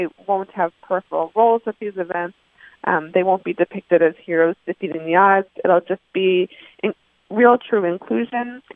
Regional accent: Boston, Massachusetts, United States; Oh, I'm from Boston, Red Sox all the way.

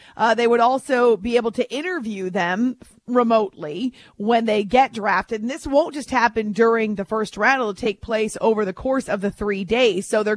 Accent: Concord, New Hampshire, United States; Well, I know it well since I grew up in Concord.

